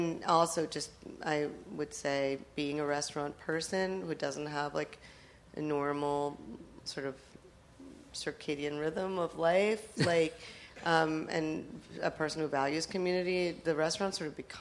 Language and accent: English; Midwest, United States; also born or lived in Italy / Seattle; I'm a Midwesterner, and after college, my sister and my two best friends moved to Manhattan. Basically, everyone I knew moved to Manhattan, and that was pre-1997, and I moved first to Italy and then to Seattle.